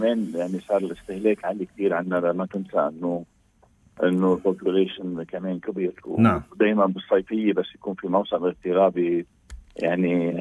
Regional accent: Beqaa, Lebanon; المصانع الغذائية عندنا بالبقاع

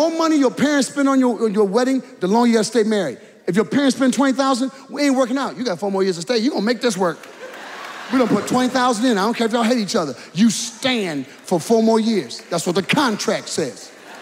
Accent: Benton Harbor, Michigan, United States; I'm from Benton Harbor, Michigan. That's my home. My home is Benton Harbor, Michigan.

